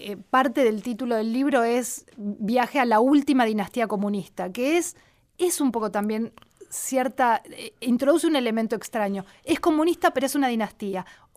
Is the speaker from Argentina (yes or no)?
yes; Argentina; hola, soy de Argentina.